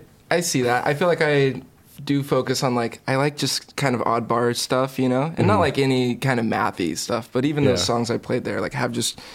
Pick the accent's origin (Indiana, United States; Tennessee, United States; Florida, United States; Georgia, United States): Tennessee, United States; Murfreesboro; also born or lived in Hermitage; Which I live there now. And then, grew up in Murfreesboro. My mom and my siblings moved there and met my stepdad and my step-siblings when I was in, like, third grade. And we moved to Murfr